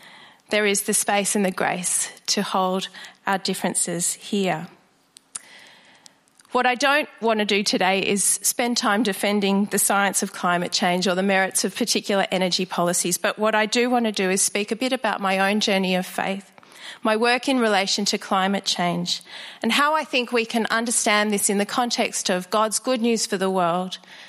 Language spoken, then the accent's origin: English; Sydney, New South Wales, Australia; now in Melbourne, Australia; Before I moved to Melbourne in the late 2000s, I'm originally from Sydney